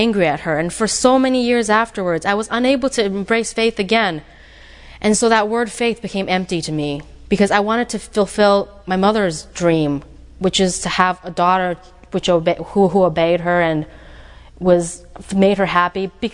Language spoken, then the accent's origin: English; Utah, United States; When I grew up in Utah, I was 6 till I was 10, so for about 3 to 4 years, I lived with Mormons